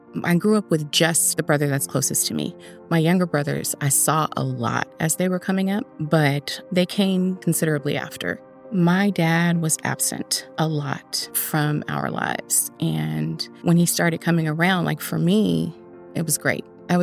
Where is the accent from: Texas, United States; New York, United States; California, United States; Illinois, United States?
California, United States; Inglewood; I was born here in California. I grew up in Inglewood, which is like a little suburb of Los Angeles that a lot of people don't know about.